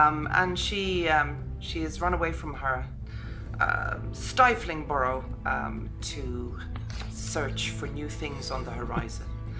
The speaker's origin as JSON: {"language": "English", "town": "Stockholm", "region": "Stockholm County", "country": "Sweden", "said": "I'm an actor from Stockholm, Sweden."}